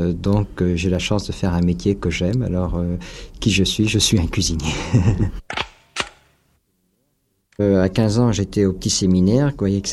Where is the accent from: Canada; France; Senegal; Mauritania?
France; Poitiers, Nouvelle-Aquitaine; c'est comme ça que j'ai commencé, donc à 15 ans sur le tas. J'ai fait un apprentissage dans mon pays d'origine, à Poitiers.